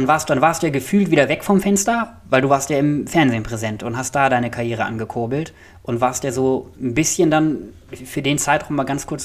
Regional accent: Nienburg, Lower Saxony, Germany; Also wir haben ja als Hannoveraner oder ich als Nienburger das ja auch wahrgenommen.

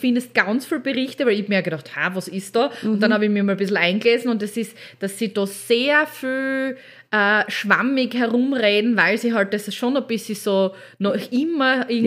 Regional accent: Styria, Austria; bei uns in Österreich oder in der Steiermark

